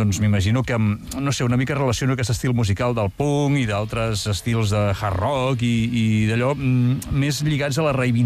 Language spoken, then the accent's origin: Catalan; Sant Quintí de Mediona, Catalonia, Spain; No, jo soc de Sant Quintí